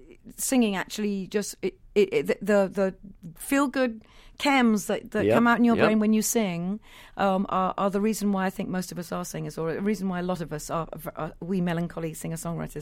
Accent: Wales, United Kingdom; now in Los Angeles, United States; my particular upbringing is I am actually Welsh

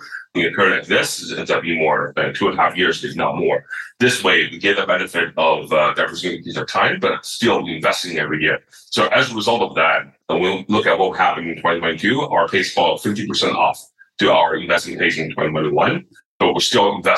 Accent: Taiwan; now in California, United States; I remember that's when I moved to California from Taiwan in 1983

